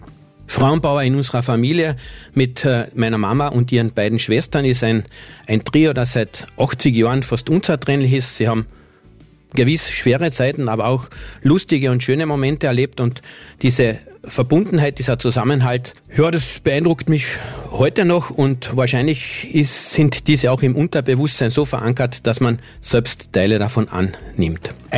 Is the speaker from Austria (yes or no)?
yes; Rosegg, Carinthia, Austria; born there; Ich bin gebürtig aus der Gemeinde Roseck